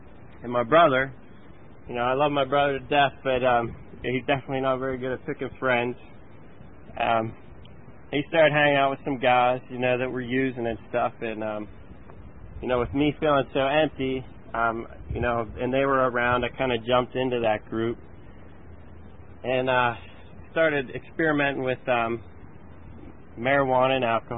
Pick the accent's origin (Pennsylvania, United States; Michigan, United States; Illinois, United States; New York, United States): Pennsylvania, United States; Altoona; I grew up in Altoona, PA, and, you know, I didn't have a bad childhood